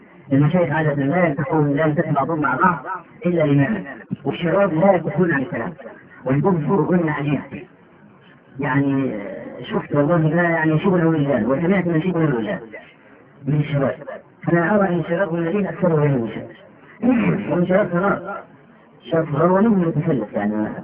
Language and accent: Arabic; Egypt; يعني مثلا عندنا في مصر دخول البرلمان لا قيمة له